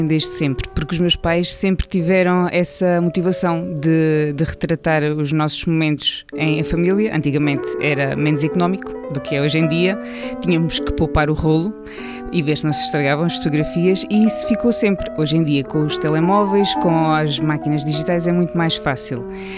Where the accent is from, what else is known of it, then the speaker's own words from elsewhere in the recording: Évora, Alentejo, Portugal; born there; also born or lived in Estremoz; Eu nasci em Estremoz, em 1978. E, quer dizer, não foi bem em Estremoz, foi em Évora, porque naquela altura as crianças iam nascer ao Hospital de Évora, já não nasciam em casa, mas no Alentejo.